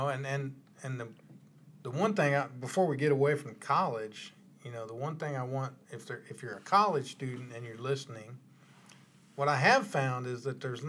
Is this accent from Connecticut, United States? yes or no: no; Kansas, United States; I'm from Kansas, so, you know, I go back home and I fish for a week